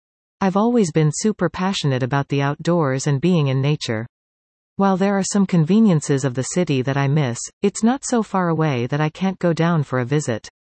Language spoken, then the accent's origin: English; Mississauga, Ontario, Canada; also born or lived in Toronto; I was born in Toronto and raised in Mississauga. I lived in Toronto again when I went to school for film and broadcasting. I moved to Collingwood in 2004, just after I graduated.